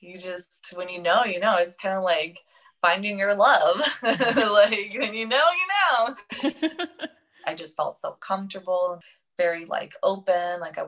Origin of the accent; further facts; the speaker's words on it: Saint Petersburg, Russia; I grew up in St. Petersburg, Russia, with spina bifida.